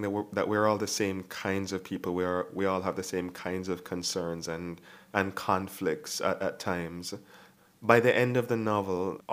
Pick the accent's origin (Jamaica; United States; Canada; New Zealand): Jamaica; moved away as an adult; also born or lived in England; now in Scotland, United Kingdom; I grew up in Jamaica my whole life, until 3 years ago I moved to Scotland to teach, but before that I'd come to England, and I've moved all around the world